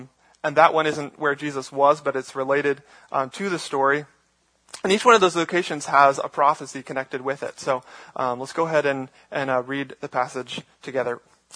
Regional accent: Snellville, Georgia, United States; born there; So when I say I was born in Snellville, Georgia, that says something to you.

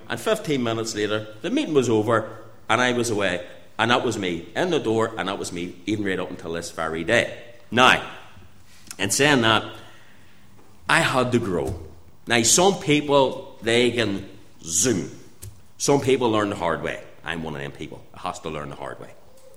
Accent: Belfast, Northern Ireland, United Kingdom; because I was born and reared in the Tigers Bay area, and all the friends that I knew lived in the Tigers Bay area

